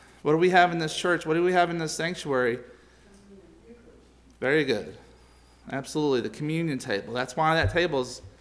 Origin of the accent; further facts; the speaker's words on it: the South, United States; I grew up in the South, and there's a proper way one goes into their parents' house.